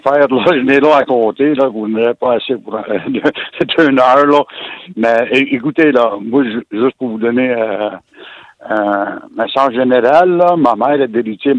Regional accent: Italy; moi je suis italien là

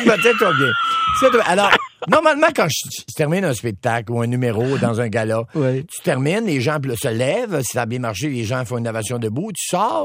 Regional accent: Chicoutimi, Quebec, Canada; accent: Chicoutimi; Moi, j'arrive avec mon accent du Chicoutimi, je parle à 300 000.

